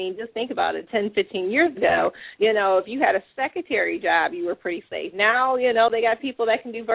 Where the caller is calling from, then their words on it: Ann Arbor, Michigan, United States; I am calling from Ann Arbor, Michigan.